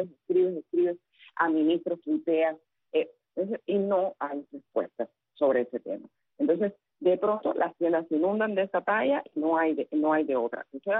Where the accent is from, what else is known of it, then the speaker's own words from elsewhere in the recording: Cuba; como madre cubana